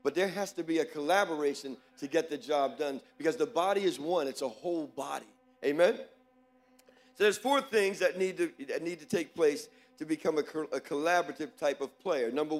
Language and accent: English; New Jersey, United States; and I'm from the East Coast and from New Jersey and New York area